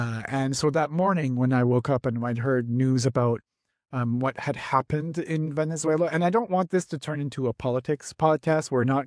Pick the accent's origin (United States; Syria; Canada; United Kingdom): Canada; But like as a Canadian, it's a little scary.